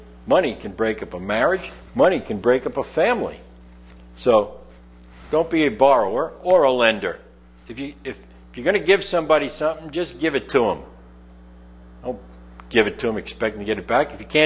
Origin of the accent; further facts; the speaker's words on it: Wilder, United States; when I was a young man growing up in Wilder